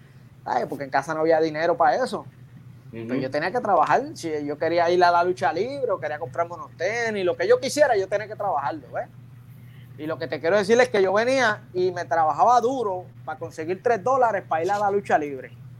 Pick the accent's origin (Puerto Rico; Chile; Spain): Puerto Rico; Ponce; cuando entras a Ponce, ese primer residencial que tú ves ahí a mano derecha, de ahí soy yo, de Residencial Pampa